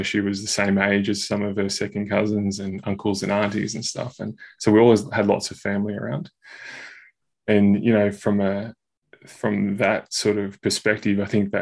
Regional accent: Pascoe Vale, Victoria, Australia; In a northwest of Melbourne, a suburb called Pasco Vale, affectionately known as Paco. It's the Australian way.

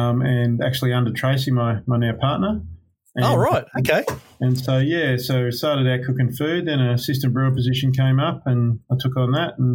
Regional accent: Newcastle, New South Wales, Australia; I grew up in Newcastle and then went to Sydney to university

